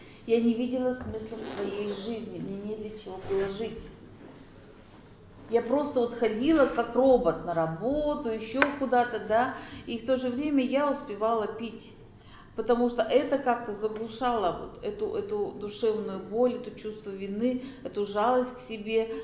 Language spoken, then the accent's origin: Russian; Arkhangelsk, Arkhangelsk Oblast, Russia; Я приехала из Архангельска.